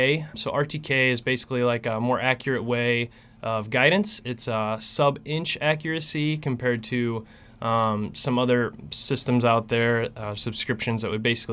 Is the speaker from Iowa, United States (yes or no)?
yes; Iowa, United States; I'm actually originally from Iowa, which is kind of crazy to come here, but we really love the community here, me and my wife